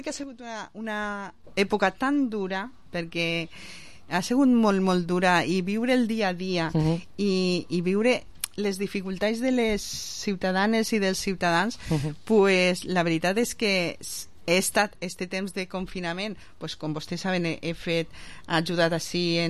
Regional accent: Vila-real, Valencian Community, Spain; jo encantada de vindre a la ràdio del meu poble, a Ràdio Vila-real.

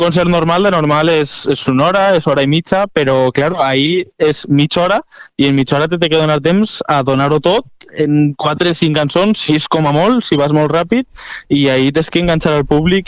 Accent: Vila-real, Valencian Community, Spain; Sí, sóc jo només de Vila-real. Som tots de la província, però de Vila-real només sóc jo.

